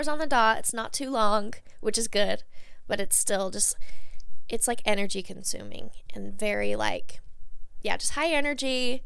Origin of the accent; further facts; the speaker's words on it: Utah, United States; I mean, so I got to do a show in my hometown in Utah.